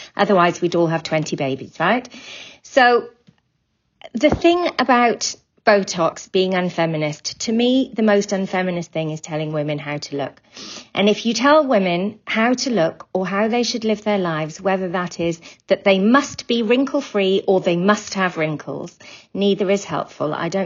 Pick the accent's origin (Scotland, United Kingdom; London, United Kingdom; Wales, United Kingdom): Wales, United Kingdom; I'm from Wales.